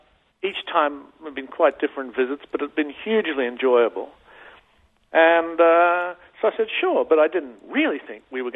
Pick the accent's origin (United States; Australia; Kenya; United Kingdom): Australia; I'm 61. So I was born in 1943, and my country and your country, too, were at war with Japan. Mm. And so I guess, you know, I grew up with my mother telling me that the Japanese were coming to invade Australia